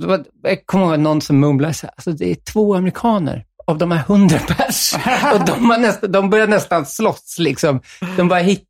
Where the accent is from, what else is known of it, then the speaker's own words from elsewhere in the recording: Sweden; now in United States; Det känns 80% kanske här i USA. Vad skulle du tro att procenten är hemma i Sverige?